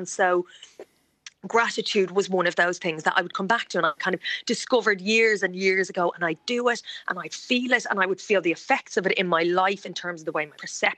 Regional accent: Ireland; I don't think I've turned to prayer in the traditional sense that I, as an Irish woman, would think of.

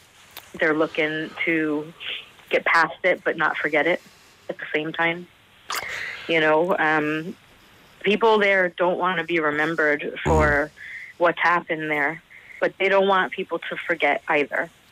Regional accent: Southbury, Connecticut, United States; Yeah, not exactly Sandy Hook. We're from Southbury, which is just over the bridge.

